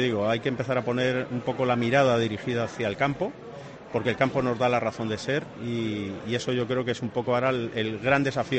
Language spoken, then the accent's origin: Spanish; Las Palmas de Gran Canaria, Canary Islands, Spain; venimos de Gran Canaria, de Las Palmas.